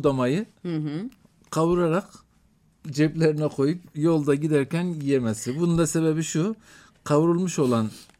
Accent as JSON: {"language": "Turkish", "town": "Antakya", "region": "Hatay", "country": "Turkey", "tie": "born or raised there", "said": "Çocukluğum Antakya'nın Cebrail Tepesi'nde geçirdim. Orada doğma büyüme bir kişiyim. Okulum gene aynı şekilde aynı mahallede okudum."}